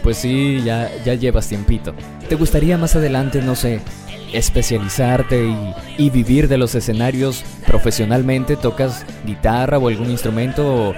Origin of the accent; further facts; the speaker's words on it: Peru; Eso mismo se está haciendo acá en el Perú. Y pues como era de esperarse, el despliegue de talento acá en mi país es tremendo.